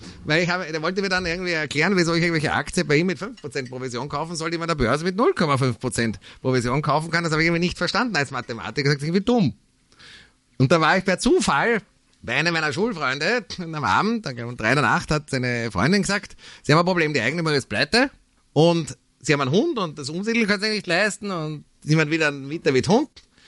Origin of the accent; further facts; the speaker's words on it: Austria; Dann bin ich zur Bank gegangen und habe gefragt, ob sie das mir finanzieren als Österreicher.